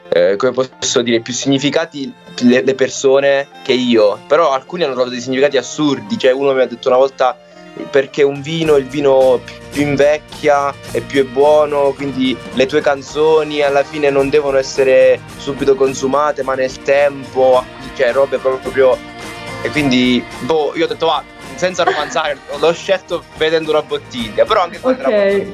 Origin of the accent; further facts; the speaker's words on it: Grassano, Basilicata, Italy; born there; io sono nato in Basilicata, come hai detto, a Grassano, che è comunque un piccolissimo paese vicino Matera, contiamo più o meno 4.000 abitanti. Quando sono tutti via per scuole, università e lavoro arriviamo anche a 3.000, quindi comunque una realtà molto piccola dove ho le radici.